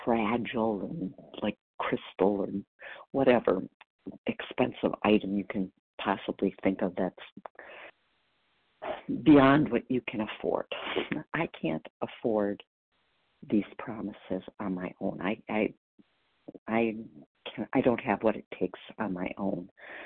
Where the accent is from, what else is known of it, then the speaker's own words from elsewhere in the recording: Wisconsin, United States; I'm from Wisconsin.